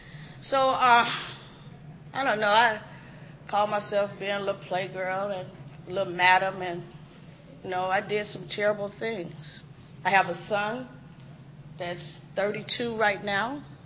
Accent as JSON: {"language": "English", "town": "Chicago", "region": "Illinois", "country": "United States", "tie": "born or raised there", "moved": "as an adult", "said": "I come from Chicago. That's where I was born and raised. I stayed there 35 years. And then I moved to South Carolina."}